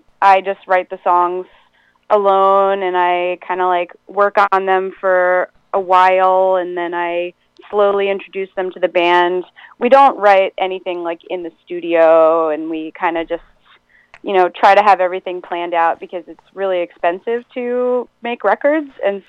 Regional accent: Rockville Centre, New York, United States; Yeah, well, he's from Baldwin and I'm from Rockville Center. So those towns are like right next to each other.

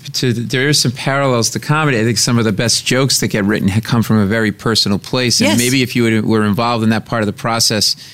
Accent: Rhode Island, United States; I'm from Rhode Island, Italian family.

